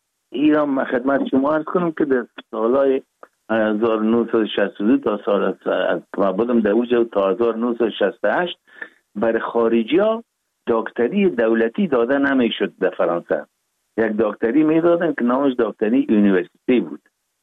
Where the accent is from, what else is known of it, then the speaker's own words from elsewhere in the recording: Kabul, Afghanistan; born there; ما 4 دی 1316 در نوابات دی افغانان کابل تولد شدیم